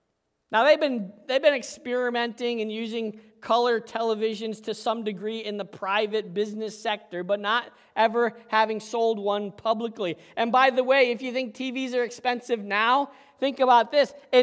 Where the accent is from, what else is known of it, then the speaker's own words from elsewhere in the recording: Massena, New York, United States; When we were growing up, now, here, I grew up in Messina, right?